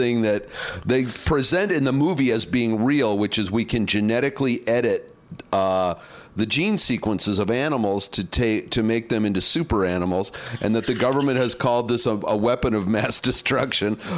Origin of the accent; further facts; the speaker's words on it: Chicago, Illinois, United States; No, it's a made-up building in Chicago. I'm from Chicago.